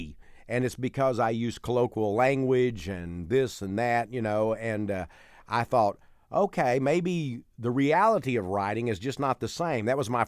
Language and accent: English; Mount Enterprise, Texas, United States; also born or lived in Gladewater; So we would go to Gladewater. We lived in Mount Enterprise. I was born in Gladewater, but we lived in a place called Mount Enterprise.